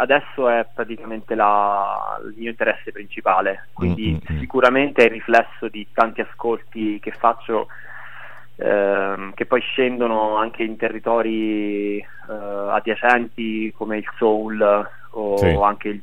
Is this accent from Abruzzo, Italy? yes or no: yes; Abruzzo, Italy; now in Bologna, Italy; Io vengo dall'Abruzzo, uh-huh. dalla provincia dell'Aquila, e vivo a Bologna da molto tempo, quindi okay. diciamo per... mi sento molto bolognese.